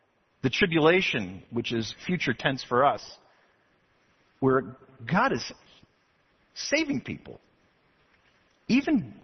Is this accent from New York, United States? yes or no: no; Bloomingdale, New Jersey, United States; e house that I grew up in Bloomingdale, New Jersey, we had a yellow birch tree in the backyard